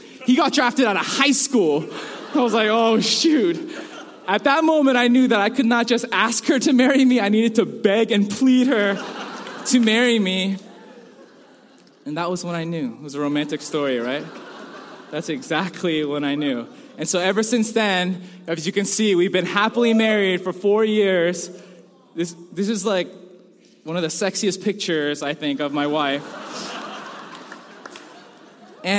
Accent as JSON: {"language": "English", "town": "Chelmsford", "region": "Massachusetts", "country": "United States", "tie": "born or raised there", "said": "I grew up here in Massachusetts, only like 20 minutes from Priscilla's town, in a town called Chelmsford."}